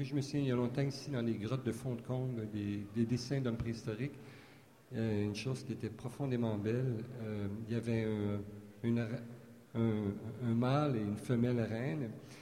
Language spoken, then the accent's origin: French; Quebec, Canada; Je pense qu'on m'a invité ici parce que je suis québécois, je suis étranger.